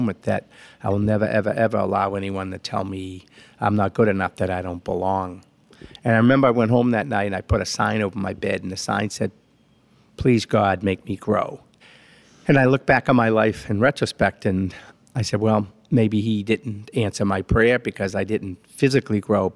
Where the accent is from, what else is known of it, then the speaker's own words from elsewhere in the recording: Medford, Massachusetts, United States; When I was a young boy growing up not too far from Boston in my hometown of Medford, Mass., I wanted to be one thing only